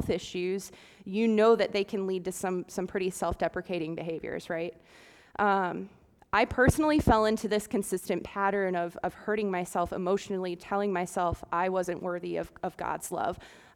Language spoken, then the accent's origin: English; Perrysburg, Ohio, United States; I was born and raised in the Catholic faith. I grew up in a Catholic parish out in Perrysburg, and as a family, I would say that we were pretty involved in life in the church.